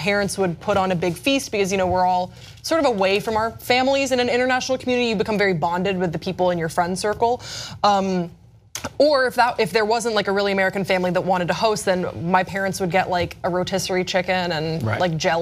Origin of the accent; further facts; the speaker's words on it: Belgium; my parents are American, but I was raised in Belgium. So I spent all my Thanksgivings that I can remember in Belgium. and I went to an international school